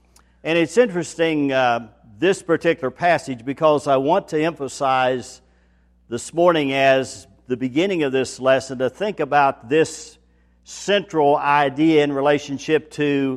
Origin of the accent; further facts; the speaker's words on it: West Virginia, United States; now in Ohio, United States; So when I came to Ohio from West Virginia, I went down Route 159